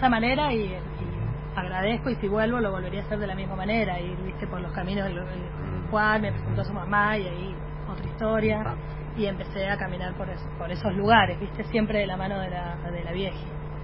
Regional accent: Mendoza, Argentina; yo vengo de Mendoza, somos mendocinos, son mis vinos.

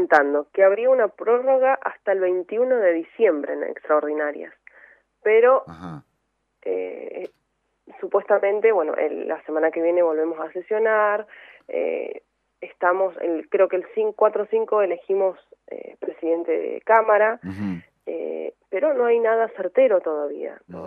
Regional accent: Argentina; nosotros como argentinos creo que tenemos que empezar a autoevaluarnos nuestras conductas

